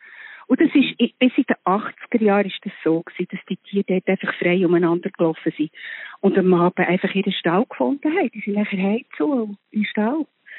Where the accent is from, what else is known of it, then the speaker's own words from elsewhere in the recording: Bern, Switzerland; Und ich bin in Bern aufgewachsen.